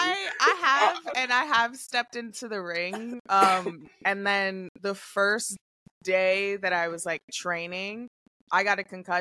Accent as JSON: {"language": "English", "region": "New York", "country": "United States", "tie": "born or raised there", "said": "And you know, being from New York, born and raised in New York, like we always wanted to go to Madison Square Garden for wrestling"}